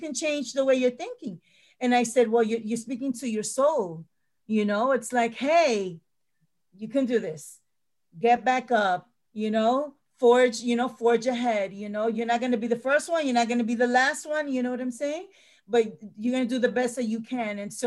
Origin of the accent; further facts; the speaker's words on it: New York, United States; And I'm from New York, so I've seen a couple of things.